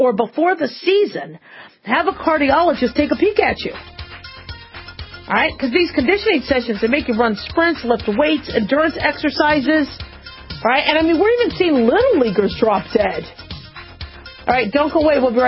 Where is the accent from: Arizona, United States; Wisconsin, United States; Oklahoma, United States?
Arizona, United States; Phoenix; You know, I grew up in Phoenix. It was very hot.